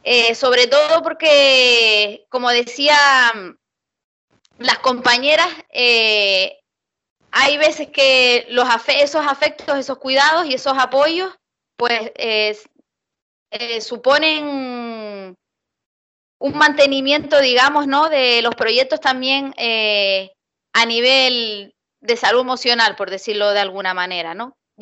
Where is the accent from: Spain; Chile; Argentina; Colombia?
Spain; Canary Islands; en territorios como el nuestro, como el canario